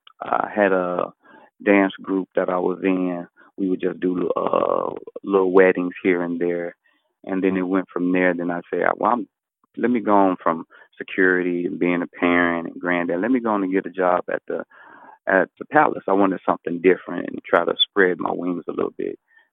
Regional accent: Detroit, Michigan, United States; Yeah, I was born and raised in Detroit. Never left. I'm 51 years old now.

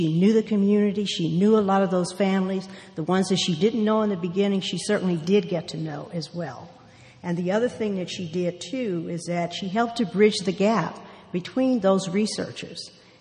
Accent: St. Louis, Missouri, United States; now in California, United States; I grew up in St. Louis, Missouri, a Midwestern city. It's a nice place to be from, is what I usually like to say.

